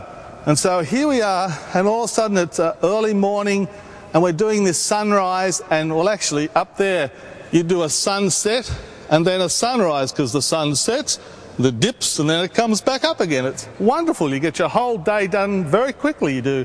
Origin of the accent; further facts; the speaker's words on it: Australia; I said, mate, I can't have a gun. I'm an Australian. We're not allowed to have guns, you know.